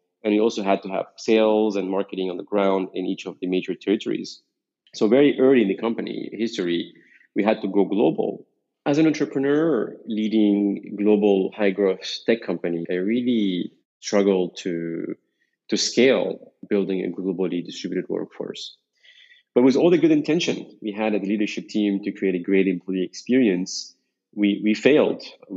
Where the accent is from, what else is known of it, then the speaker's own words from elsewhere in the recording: Beirut, Beirut Governorate, Lebanon; Yeah, I was born in Lebanon in 1980. The first 11 years of my life was the Civil War. And I was living near the borders or the Green Line between Beirut East and Beirut West.